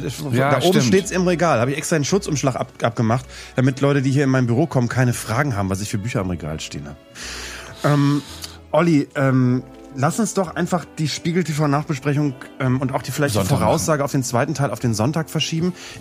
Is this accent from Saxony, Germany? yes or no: no; Bremen, Germany; als Bremer